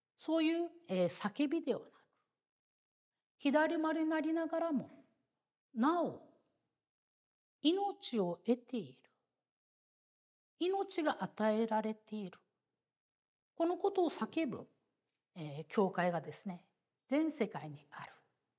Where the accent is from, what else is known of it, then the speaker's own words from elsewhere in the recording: Kansai, Japan; すいません、私関西人でどうしても死と火がこううまく発音できないんですけども、